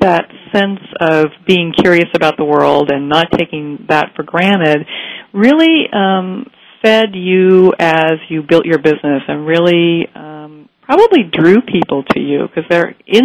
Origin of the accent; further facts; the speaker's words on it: California, United States; And for me, having grown up in the Bay Area